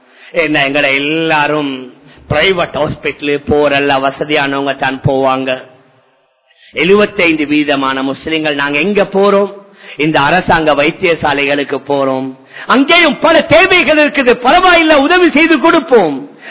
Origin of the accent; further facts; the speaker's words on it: Sri Lanka; அதான் நாங்களும் இலங்கையர்கள். நாங்க இந்த நாட்டுடைய பிரஜைகள்.